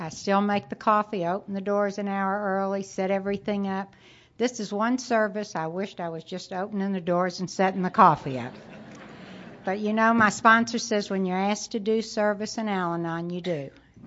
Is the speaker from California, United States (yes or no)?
no; Dallas, Texas, United States; born there; When I was born in Dallas in 38, we lived in little settlements, I call them. My grandfather was an Orthodox rabbi. We were Orthodox Jews.